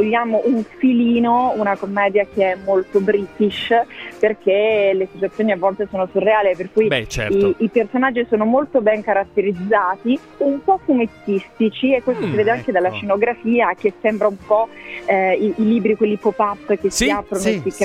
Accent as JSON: {"language": "Italian", "town": "Milan", "region": "Lombardy", "country": "Italy", "tie": "born or raised there", "said": "io sono molto piemontese come anche modo di stare. Mi sento piemontese, però insomma sono cresciuta a Milano"}